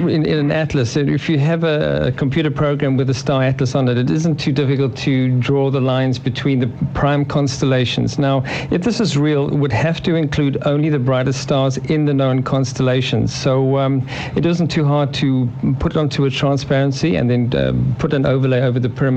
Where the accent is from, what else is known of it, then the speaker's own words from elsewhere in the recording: South Africa; Well, the Americans, of course, I'm South African